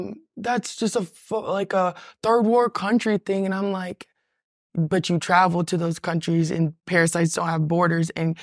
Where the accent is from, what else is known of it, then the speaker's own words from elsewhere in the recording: Oklahoma, United States; And again, I'm from Oklahoma. I didn't know if I told you that. It's a huge farming belt.